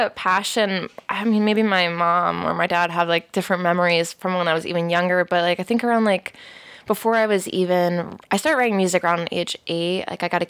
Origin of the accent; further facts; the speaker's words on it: Maryland, United States; So I grew up in Maryland. Like, I grew up 45 minutes north of Baltimore.